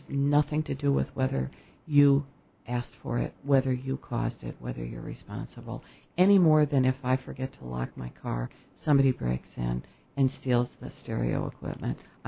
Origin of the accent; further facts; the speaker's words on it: Chicago, Illinois, United States; We're both from Chicago, so I could say Hyde Park.